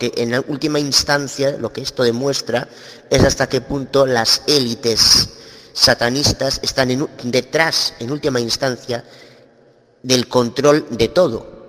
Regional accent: Galicia, Spain; de Galicia, España.

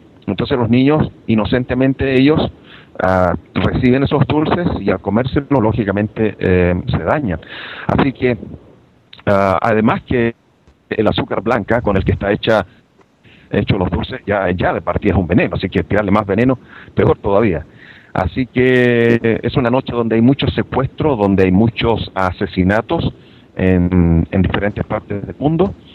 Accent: Chile; sé que en mi país de Chile

